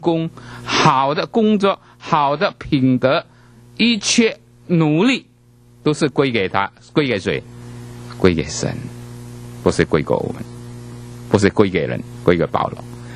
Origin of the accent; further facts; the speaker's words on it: China; 特别我们说我们中国人有时候很谦卑哈